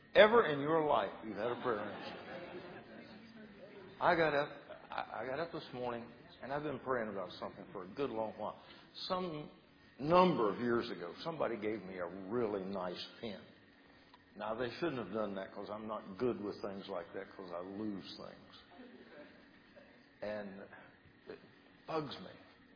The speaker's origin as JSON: {"language": "English", "town": "Deltona", "region": "Florida", "country": "United States", "said": "I'm from Deltona."}